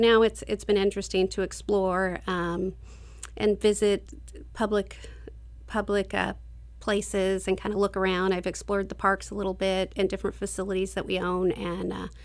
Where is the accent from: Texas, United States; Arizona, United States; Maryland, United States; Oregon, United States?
Oregon, United States; Before, I grew up in the Rogue Valley. I went to Eagle Point High School.